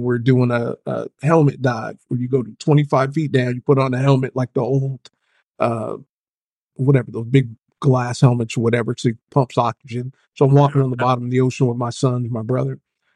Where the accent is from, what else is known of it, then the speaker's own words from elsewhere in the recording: California, United States; I grew up in California.